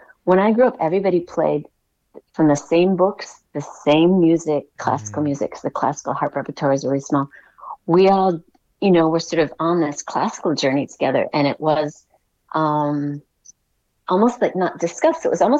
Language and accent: English; Minnesota, United States; there was almost nobody to teach me that either when I grew up in Minnesota.